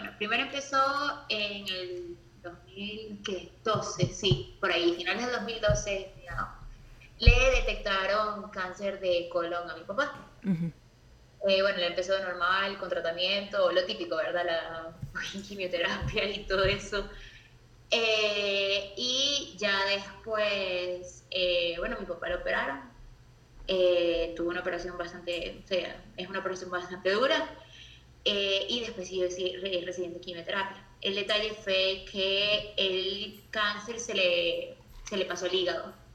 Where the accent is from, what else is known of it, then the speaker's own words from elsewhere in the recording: Maracaibo, Zulia, Venezuela; now in San José, Costa Rica; Obviamente Maracaibo. Bueno, yo primero me vine como en el 2002.